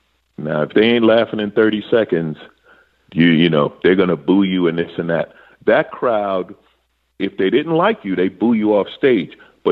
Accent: New York, United States; born there; now in Los Angeles, United States; I was born in New York. I live in L.A.

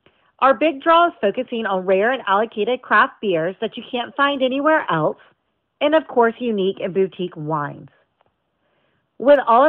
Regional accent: Florida, United States; born and raised in Central Florida. Hootie hoo, Florida born and raised.

